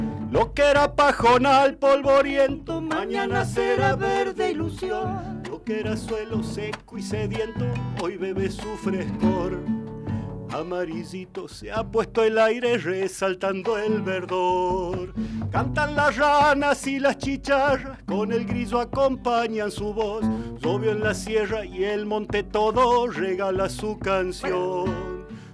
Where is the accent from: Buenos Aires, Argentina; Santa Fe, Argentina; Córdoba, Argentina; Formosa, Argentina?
Córdoba, Argentina; moved away; Yo soy de cordobés de acá, de la ciudad